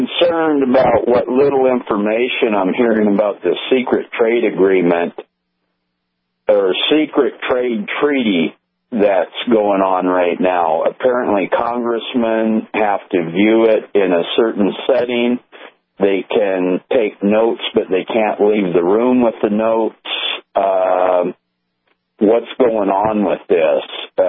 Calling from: Blackston, North Dakota, United States; Blackston, North Dakota.

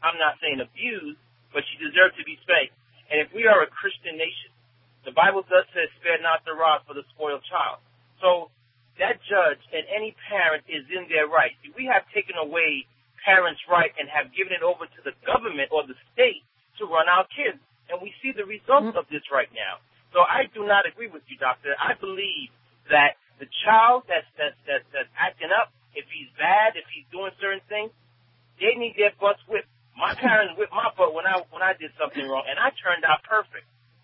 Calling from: Atlanta, Georgia, United States; I'm calling from Atlanta

